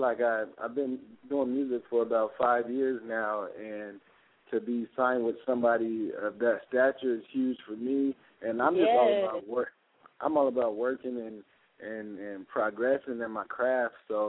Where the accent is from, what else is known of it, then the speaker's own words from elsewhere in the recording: Sacramento, California, United States; I'm from Sacramento, but I'm a Lakers fan, man. They hate that out here in Sacramento.